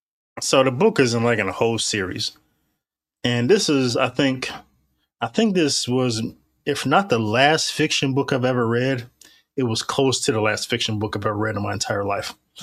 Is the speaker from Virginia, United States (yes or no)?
no; Warren, Ohio, United States; it helped me realize what Malcolm X taught me as a kid growing up in Warren, Ohio.